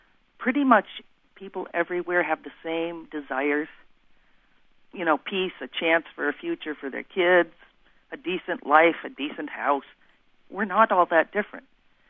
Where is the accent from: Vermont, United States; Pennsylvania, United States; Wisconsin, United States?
Vermont, United States; Brattleboro; I'm from Brattleboro, Vermont.